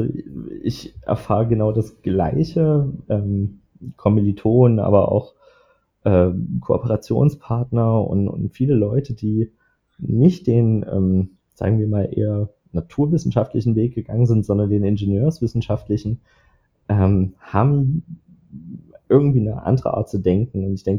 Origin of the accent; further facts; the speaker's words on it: Dresden, Saxony, Germany; dass ich als Dresdner erstmal an die TU möchte.